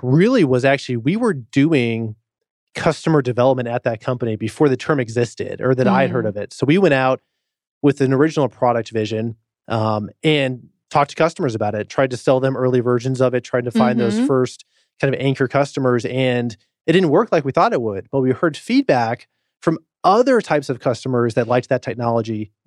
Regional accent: South Carolina, United States; moved away as an adult; now in Atlanta, United States; I grew up in South Carolina, went to Clemson, graduated there, caught the startup bug, and then moved to Atlanta

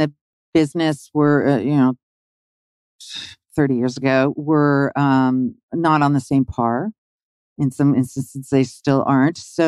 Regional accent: Virginia, United States; born or raised there

